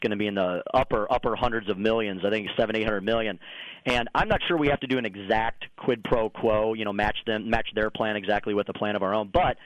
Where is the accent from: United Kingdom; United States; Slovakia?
United States; St. Louis, Missouri; I grew up in the St. Louis County region. Went to St. Louis University High School, a fine Jesuit high school over here.